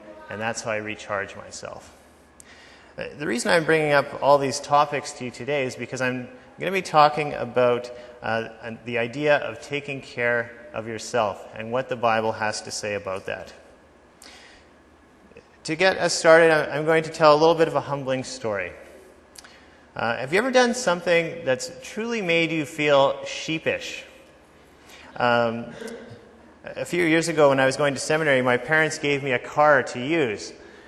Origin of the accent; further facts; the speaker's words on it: Gimli, Manitoba, Canada; I grew up in Gimli, Manitoba.